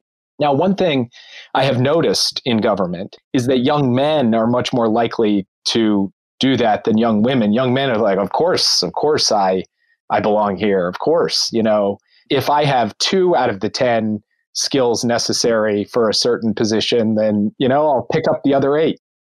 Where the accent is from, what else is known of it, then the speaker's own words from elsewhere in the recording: Minnesota, United States; who's from a small town in northern Minnesota, a proud product of my home state